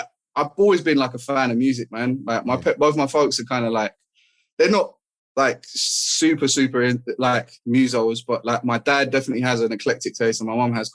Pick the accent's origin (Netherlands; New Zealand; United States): Netherlands; also born or lived in South East England; Part of my life in the Netherlands and part of my life in like in the UK, basically, like south of the UK.